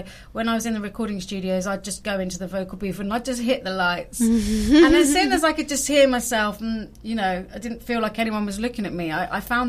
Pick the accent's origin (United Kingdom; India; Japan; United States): United Kingdom; London; Well, I was born in London. I grew up in London and I was always into music from quite a young age.